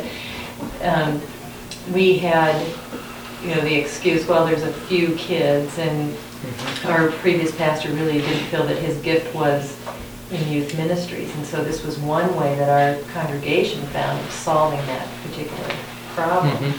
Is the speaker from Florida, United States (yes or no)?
no; Seattle, Washington, United States; I'm from Seattle, and there are 5 cluster churches that have hired